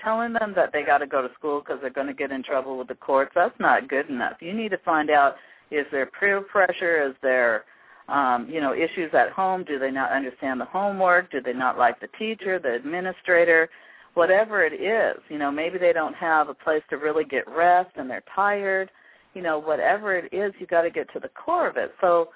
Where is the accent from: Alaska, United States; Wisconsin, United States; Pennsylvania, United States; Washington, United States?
Washington, United States; Seattle; definitely right here in my hometown of Seattle, Washington.